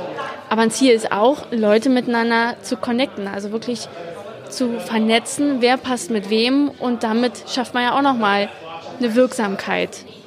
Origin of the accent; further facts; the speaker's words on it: Berlin, Germany; Berlin ist natürlich auch meine Heimat.